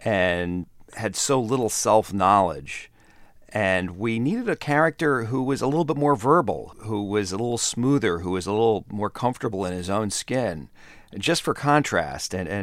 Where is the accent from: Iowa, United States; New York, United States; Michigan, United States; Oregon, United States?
New York, United States; I grew up in New York, and I had some lawyers in the family, and none of them were as fast-talking as Saul Goodman.